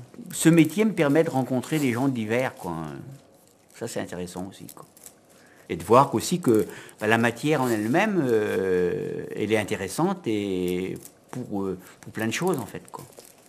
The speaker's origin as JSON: {"language": "French", "region": "Brittany", "country": "France", "said": "je suis pas breton parce que je suis originaire du Pays Gallo, mais par contre, je suis amateur de danse bretonne"}